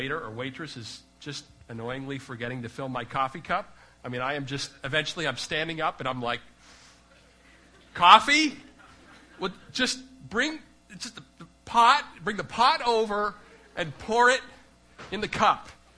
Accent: Canada; So seriously though, being Canadian, I'm genetically predisposed away from bouts of anger.

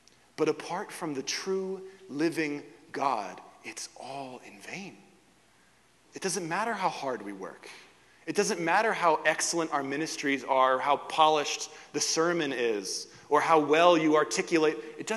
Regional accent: Northeast, United States; Because I'm from the Northeast in the U.S.

